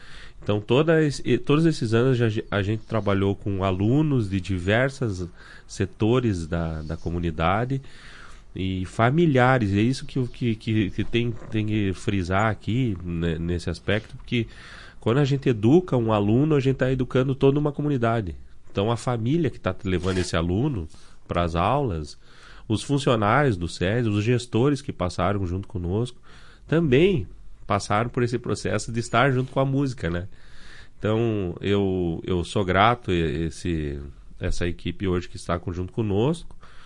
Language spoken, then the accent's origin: Portuguese; Passo Fundo, Rio Grande do Sul, Brazil; quando eu cheguei aqui, porque eu sou de Passo Fundo, né?